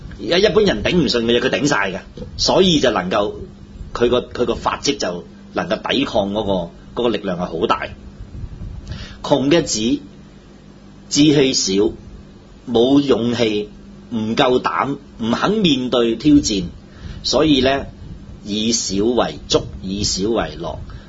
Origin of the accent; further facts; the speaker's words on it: China; 我哋中國人一句叫做咩話？